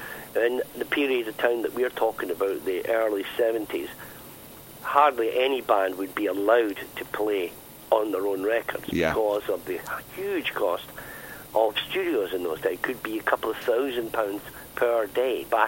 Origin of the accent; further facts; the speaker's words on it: Scotland, United Kingdom; we come from Scotland